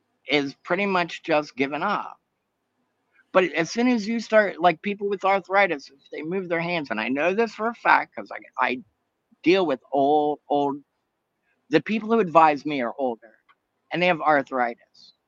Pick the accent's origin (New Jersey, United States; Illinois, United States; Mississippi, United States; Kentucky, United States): New Jersey, United States; Haddonfield; So I grew up in Haddonfield, New Jersey. I'm more comfortable in a trailer park than I am in a mansion for me.